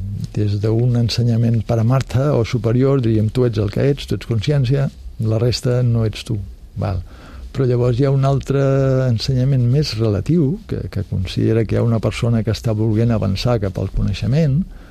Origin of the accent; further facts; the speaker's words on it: Catalonia, Spain; born there; puc dir doncs, que sóc nascut a Catalunya, que he estat a Índia